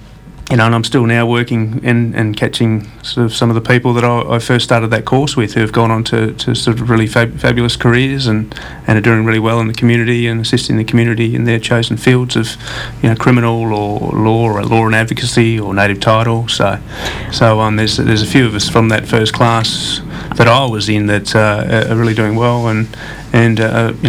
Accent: Perth, Western Australia, Australia; born there; Yeah, I was born in Perth, but my mother was born in Marble Bar, and extended family sort of grew up in Port Hedland, essentially, and... and in Pilbara, and my grandmother was born in Roy Hill Station, and extends to the Injibundi people of the Pilbara.

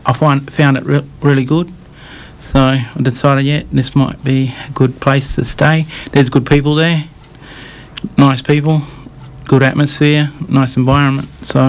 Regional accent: Balga, Western Australia, Australia; I'm from Balga. I went to Balga High School, grew up in Balga, moved to 2J for a few years after I've had a few kids.

